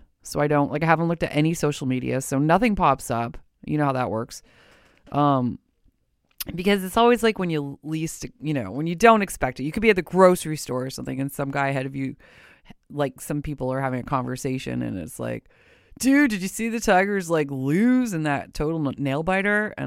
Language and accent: English; Windsor, Ontario, Canada; But I'm like an honorary Detroit girl. I'm from Windsor. And I actually went to school in Detroit. Went to Detroit Mercy.